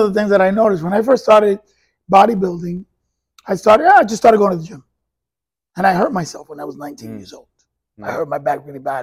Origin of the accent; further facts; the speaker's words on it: New York City, New York, United States; now in Orlando, United States; I'm a New Yorker at heart, so.